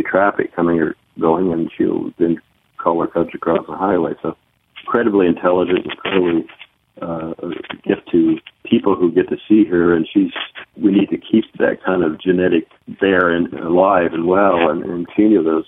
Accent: Nebraska, United States; And where I grew up in Nebraska, there are a lot of bears

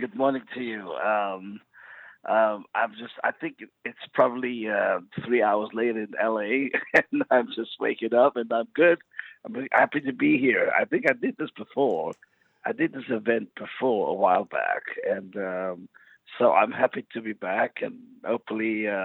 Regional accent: South Africa; I'm a South African.

